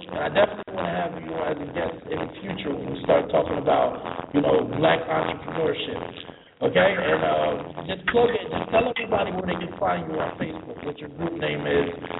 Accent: New Jersey, United States; I'm from New Jersey. I'm from the East Coast, you know.

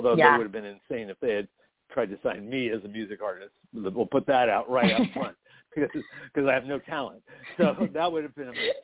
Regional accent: California, United States; also born or lived in Italy; when we lived in Italy, we would meet people and everything else, and they would go, you know, we came from California

